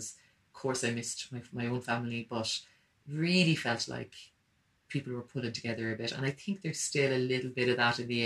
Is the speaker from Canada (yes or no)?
no; Cork, Munster, Ireland; accent: Cork; My Cork region accent, yeah.